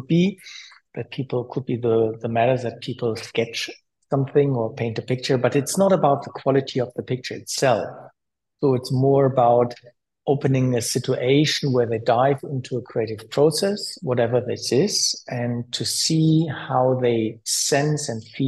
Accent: Münster, North Rhine-Westphalia, Germany; I attended an art school, an art academy in Münster, my hometown.

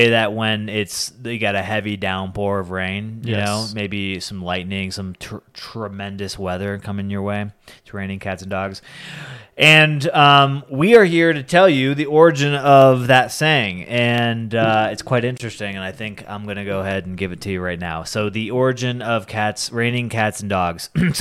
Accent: Colorado, United States; let me ask him how do you know I'm from Colorado?

